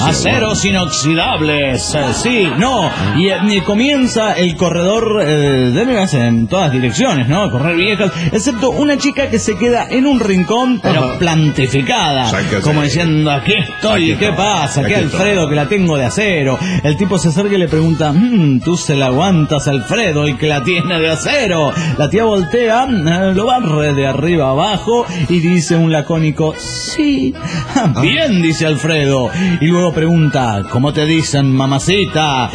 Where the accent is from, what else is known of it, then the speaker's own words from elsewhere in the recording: Puebla, Mexico; de Puebla, México, con un clásico de clásicos